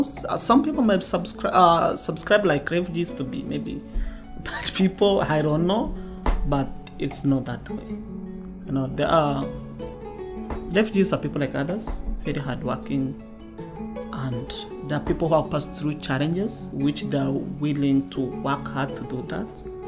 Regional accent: Kakuma, Turkana County, Kenya; also born or lived in Rwanda; now in United States; I was born in Rwanda, but I grew up in Kenya, that is in East Africa, as a refugee in Kakuma refugee camp.

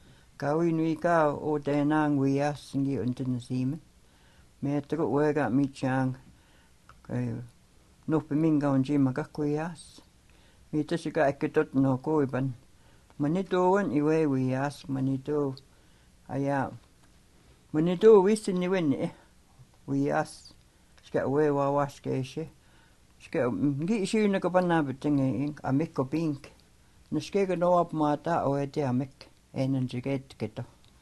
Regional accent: Canada; I am from Nigagoon Siminikaning, Canadian site. I'm a Canadian, eh?

